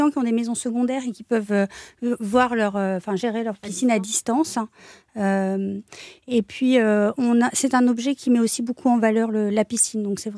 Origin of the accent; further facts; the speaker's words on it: Brest, Brittany, France; Pour la petite histoire, je suis bretonne et brestoise.